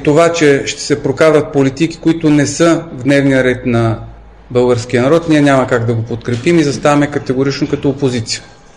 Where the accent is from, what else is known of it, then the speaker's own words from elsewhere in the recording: Sofia, Sofia City, Bulgaria; аз съм роден в София, тук съм завършил и средното си образование